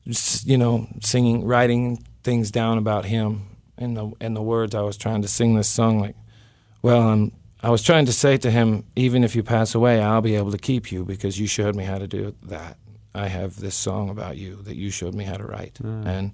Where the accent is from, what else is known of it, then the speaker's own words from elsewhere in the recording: Portland, Oregon, United States; but it was still my hometown there. My last 2 years in Portland was without my family. But, I think of myself as an Oregonian.